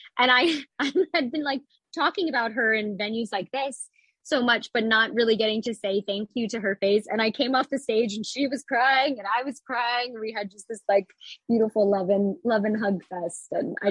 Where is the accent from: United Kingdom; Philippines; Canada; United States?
Philippines; wait, she's Filipino. I'm Filipino.